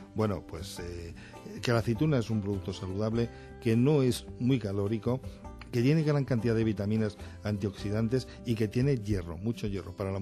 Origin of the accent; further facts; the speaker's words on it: Madrid, Community of Madrid, Spain; Soy también de Adalo de Bilbao, o sea, yo soy de Madrid.